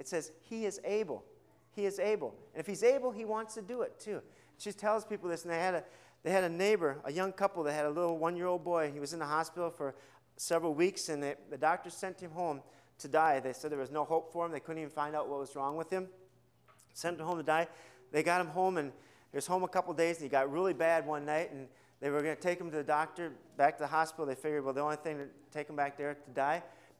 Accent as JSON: {"language": "English", "country": "United States", "said": "And things that I learned because I'm an American, I'm able to take to Mexico"}